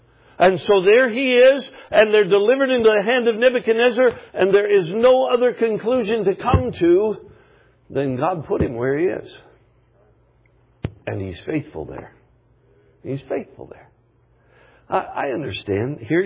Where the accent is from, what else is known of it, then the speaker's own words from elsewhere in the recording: Alaska, United States; I'm from Alaska. You know that. Lived in Alaska all my life.